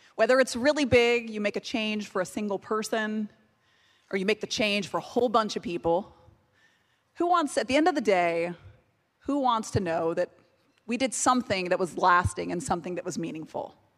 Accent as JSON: {"language": "English", "town": "Spring", "region": "Texas", "country": "United States", "tie": "born or raised there", "also_born_or_lived": "Bolivia", "said": "I grew up in Spring, Texas most of my life by way of Bolivia. I'm originally from Bolivia."}